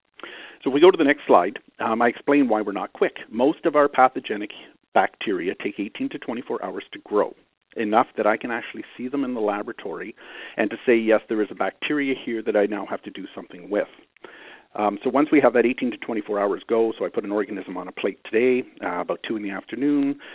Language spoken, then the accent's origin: English; Canada; Being a Canadian, I can't convert that for you into inches